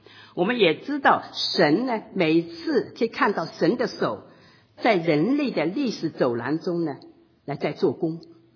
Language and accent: Chinese; Hunan, China; 我还碰到我一个小小老乡，他也是湖南人